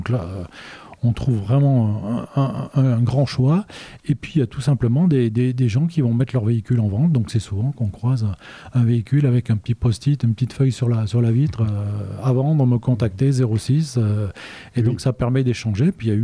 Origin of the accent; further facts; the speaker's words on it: Auvergne-Rhône-Alpes, France; moi, je suis originaire de l'Ardèche, donc bien évidemment, je voyais passer chaque année à deux pas de la maison le rallye Monte Carlo.